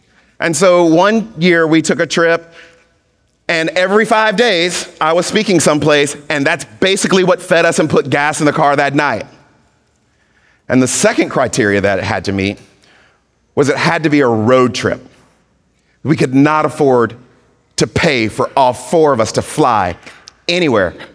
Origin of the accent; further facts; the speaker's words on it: Mississippi, United States; I grew up in Mississippi, and so when we went on a road trip and you had to pee, my dad just pulled the car over